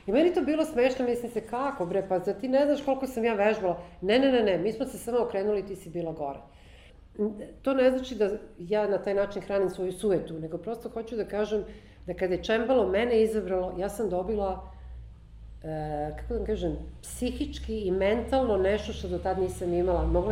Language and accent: Serbian; Belgrade, Serbia; now in Moscow, Russia; ja sam došla iz Beograda u kome nije baš mnogo se vežbalo